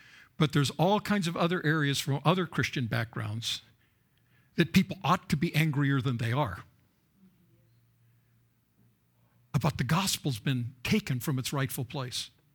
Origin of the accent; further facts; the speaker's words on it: Canada; I'm from Canada